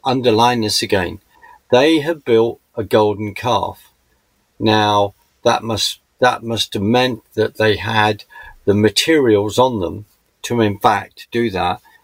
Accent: United Kingdom; because I'm British

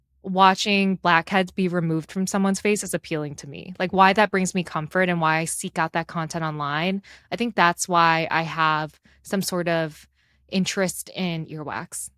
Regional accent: Chicago, Illinois, United States; also born or lived in San Francisco / Atlanta / Boston; Like, I was born here in Chicago, for those of you who don't know. I was born in Ravenswood, which is a neighborhood here in Chicago. And I've pretty much been here all my life

